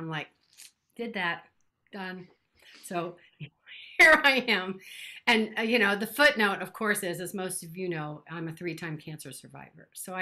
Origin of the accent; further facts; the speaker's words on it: New Orleans, Louisiana, United States; My 1940s July 4th dress from the New Orleans World War II Museum, my hometown.